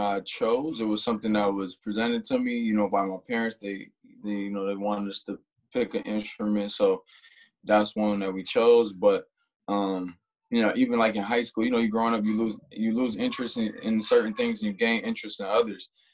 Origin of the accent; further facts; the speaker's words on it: Rochester, New York, United States; I'm from Rochester, born and raised, grew up on the, west side of the city around, you know, like Jefferson Avenue, Genesee Street, around those areas.